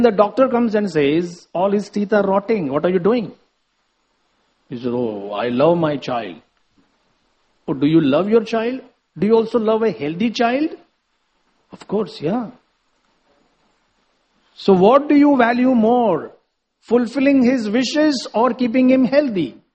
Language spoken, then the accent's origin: English; Maharashtra, India; I am from Maharashtra, but it's not like every time you see an elder, you touch his feet.